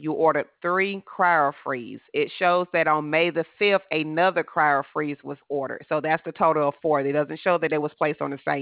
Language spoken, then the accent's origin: English; Millbrook, Alabama, United States; I'm from Mirbrook, Alabama, so it's right there by you.